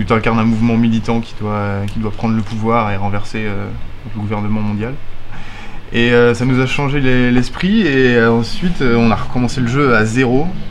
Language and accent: French; Paris, Île-de-France, France; Moi, je viens de Paris